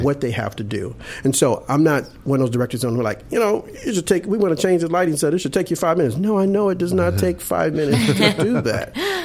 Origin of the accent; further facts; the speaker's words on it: Chicago, Illinois, United States; Growing up in Chicago, I grew up on the south side of Chicago.